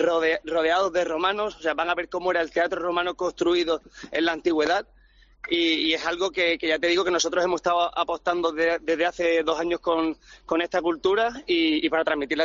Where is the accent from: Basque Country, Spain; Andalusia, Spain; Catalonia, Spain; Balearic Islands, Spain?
Andalusia, Spain; Málaga; como estáis notando en mi acento, yo soy malagueño y tenía ganas de traer este proyecto también a nuestra ciudad.